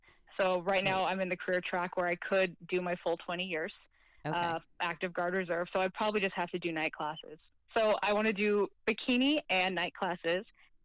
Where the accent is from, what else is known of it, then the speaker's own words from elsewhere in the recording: Utah, United States; So I'm from Utah, born and raised, and I'm currently in Utah.